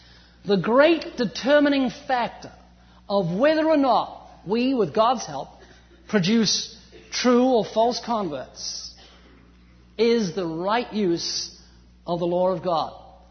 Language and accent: English; New Zealand; moved away as an adult; now in United States; I'm originally from New Zealand, although you wouldn't know, I've lost my accent, I've been living in California for 14 years.